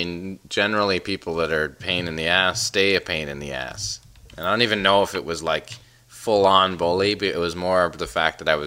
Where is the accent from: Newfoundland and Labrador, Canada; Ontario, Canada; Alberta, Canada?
Ontario, Canada; Kingston; Growing up in Kingston, specifically Sydenham, which is about 20 kilometers north of the city, that's a small village of about 500 folks.